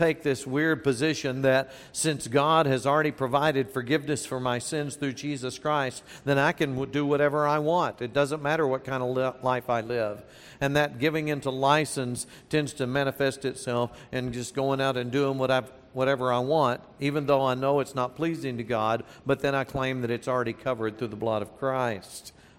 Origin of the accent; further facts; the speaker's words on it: Texas, United States; even though I grew up in Texas, we were always hoping for snow.